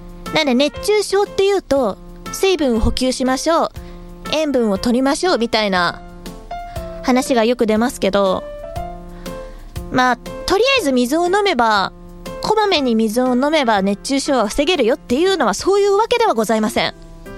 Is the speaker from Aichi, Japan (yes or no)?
yes; Nagoya, Aichi, Japan; accent: Mie dialect; 私名古屋の三重寄りなんですね、出身が。で、三重弁ってちょっと似てるんですよ。ただ私は関西弁は喋れません。三重弁しか喋れません。